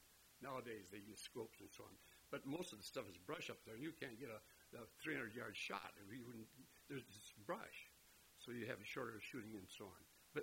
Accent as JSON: {"language": "English", "town": "Hinkley", "region": "Minnesota", "country": "United States", "tie": "born or raised there", "said": "As some of you may remember, I grew up in Hinkley, Minnesota, where the men are men and pansies are flowers and women are slightly above average."}